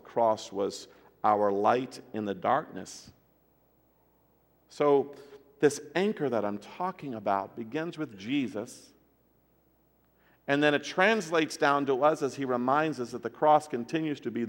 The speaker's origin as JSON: {"language": "English", "country": "Taiwan", "tie": "born or raised there", "said": "Growing up in Taiwan, one of the things that I remember so much is that our house"}